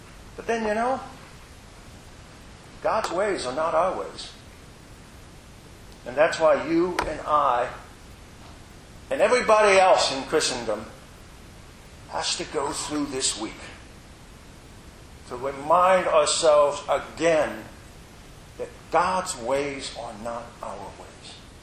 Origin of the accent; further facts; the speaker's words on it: Indiana, United States; the news from my home state of Indiana